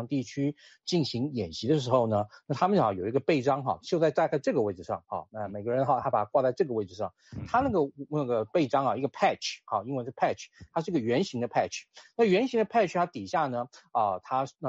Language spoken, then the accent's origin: Chinese; Taiwan